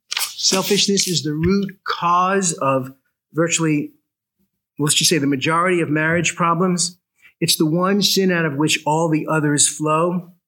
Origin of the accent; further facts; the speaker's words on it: New York, United States; Like, we were first married, and you know, I grew up in New York, and my mom taught me manners.